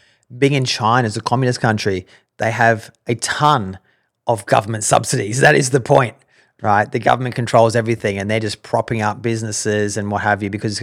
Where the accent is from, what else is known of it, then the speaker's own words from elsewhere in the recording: Australia; I mean, as an Australian seller, I also don't need to file income tax returns because I'm based in Australia.